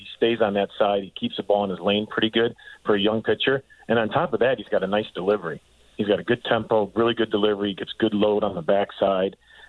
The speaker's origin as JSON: {"language": "English", "town": "Detroit", "region": "Michigan", "country": "United States", "tie": "born or raised there", "said": "But remember, I grew up in Detroit."}